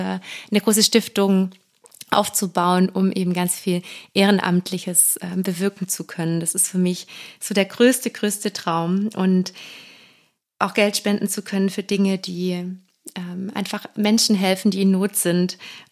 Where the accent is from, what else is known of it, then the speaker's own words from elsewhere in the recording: Baden-Württemberg, Germany; ich komme ja aus dem Schwaben, aus Oberschwaben